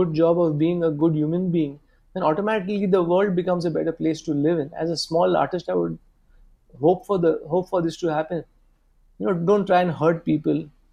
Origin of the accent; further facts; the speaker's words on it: Mumbai, Maharashtra, India; I'm from Bombay.